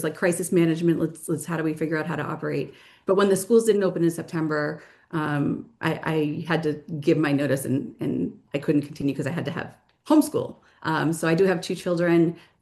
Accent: Natick, Massachusetts, United States; also born or lived in New York City; I grew up in Natick, was familiar with Franklin.

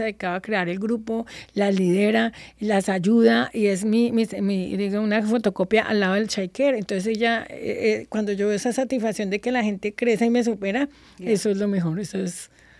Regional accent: Colombia; parte de lo que yo soy como latina, sé cómo se hace un negocio en Colombia

